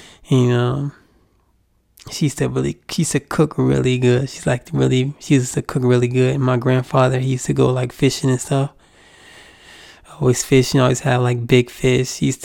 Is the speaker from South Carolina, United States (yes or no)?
no; Buffalo, New York, United States; born there; I was born in Buffalo. So I rep Buffalo and I rep Brooklyn.